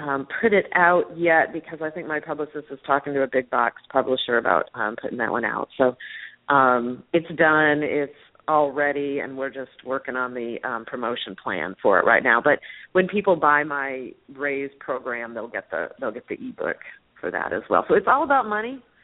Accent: Flint, Michigan, United States; born there; I mean, I was born in Flint, Michigan, and believed that I made enough

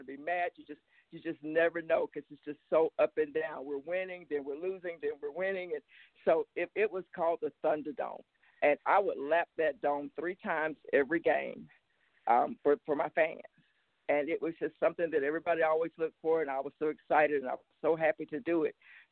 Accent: Forsyth, Georgia, United States; I come from Forsyth, Georgia. That's a football town, so football is just in my blood.

